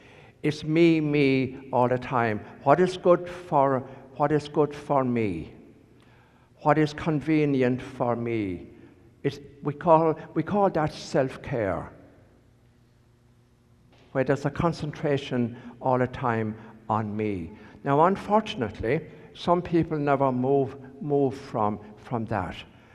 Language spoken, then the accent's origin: English; Ireland; when I was young, growing up in Ireland, I was absolutely convinced, and so was everybody else, my family and everybody I knew, that as Catholics, we were the only ones that had a chance of going to heaven.